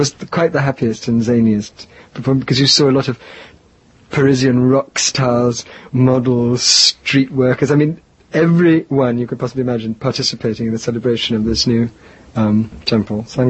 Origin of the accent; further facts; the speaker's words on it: India; also born or lived in England; I was born in India. I spent my childhood in India. I went to private school in England for 10 Holocaustic years and then went to Oxford.